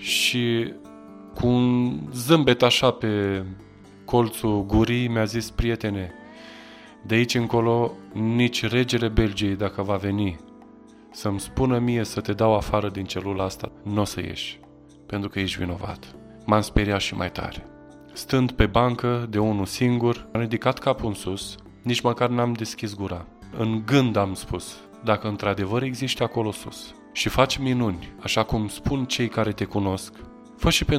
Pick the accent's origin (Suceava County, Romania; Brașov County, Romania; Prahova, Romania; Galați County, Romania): Galați County, Romania; Galați; born or raised there